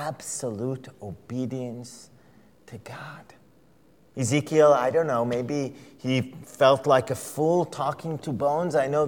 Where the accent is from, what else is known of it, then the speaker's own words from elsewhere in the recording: Israel; I was born and raised in Israel.